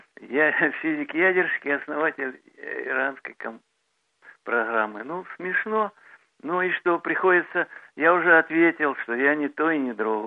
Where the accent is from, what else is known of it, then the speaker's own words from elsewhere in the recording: Russia; born there; я родился в России, там получил образование и работал. Так что я русско-украинский или украинско-русский